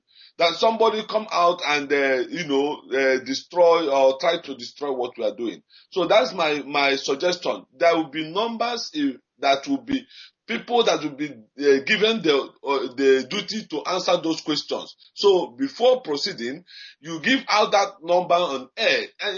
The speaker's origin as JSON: {"language": "English", "town": "Umujoka", "country": "Nigeria", "lives_now": "Dublin, Ireland", "said": "I'm calling from Dublin, Ireland. I come from Umujoka in Olu local government, Biafra land."}